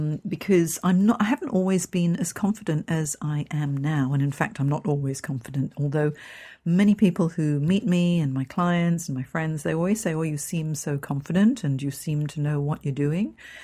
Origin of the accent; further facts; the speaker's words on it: Hong Kong; moved away; also born or lived in San Francisco / London; I've moved country 5 times. I moved from Hong Kong, which is my home, to San Francisco, which was beautiful, but quite an adjustment going from an Asian country to an American country.